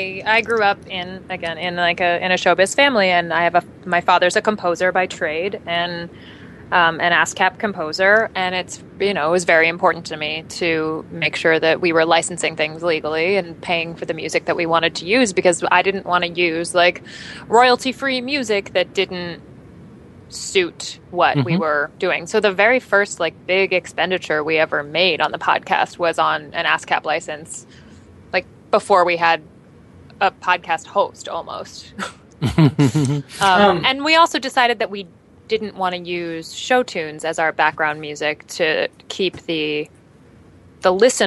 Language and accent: English; Los Angeles, California, United States; now in New York, United States; I am from Los Angeles, California, and come from a showbiz family